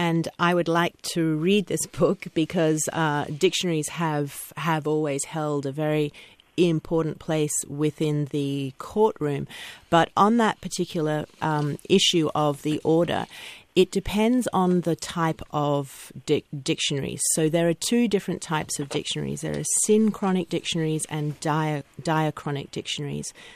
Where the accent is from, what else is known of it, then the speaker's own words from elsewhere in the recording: Brisbane, Queensland, Australia; this one man who actually came from my hometown of Brisbane down in Australia